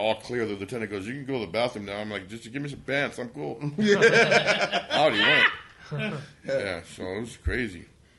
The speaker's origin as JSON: {"language": "English", "town": "Long Beach", "region": "California", "country": "United States", "said": "I'm like, I'm from Long Beach. We'll just read about it in the paper."}